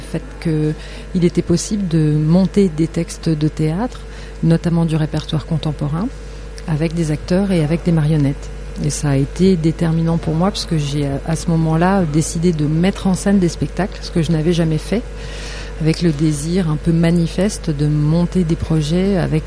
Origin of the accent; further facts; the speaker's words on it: Grand Est, France; j'ai démarré le théâtre déjà en tant que comédienne à Nancy, parce que je viens de Lorraine.